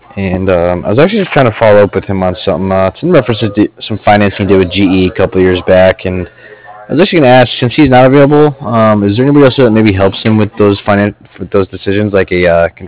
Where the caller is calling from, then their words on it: Cardiff, California, United States; I'm calling from Cardiff. That's C-A-R-D-I-F-F, like Frank.